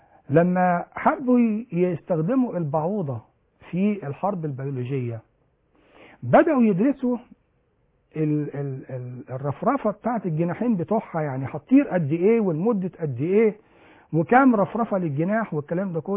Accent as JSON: {"language": "Arabic", "country": "Egypt", "said": "كان موجود عندنا في مصر وفي بعض الافراد بيصابوا بيه"}